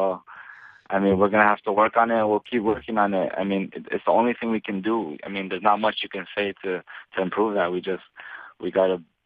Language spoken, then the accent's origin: English; Toronto, Ontario, Canada; Toronto FC, because it is my hometown club.